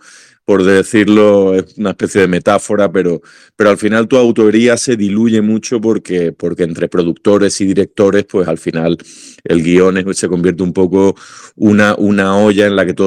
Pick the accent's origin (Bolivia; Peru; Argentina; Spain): Spain; Málaga, Andalusia; also born or lived in Denmark; now in Madrid, Spain; y yo nací allí, pero a los dos añitos ya no nos fuimos para Málaga, por tanto, se puede decir que he vivido 2 años en Dinamarca y 48 en España, ¿no? Y me crié en Málaga, entonces me considero a todos los efectos malagueño, y ahora vivo en Madrid.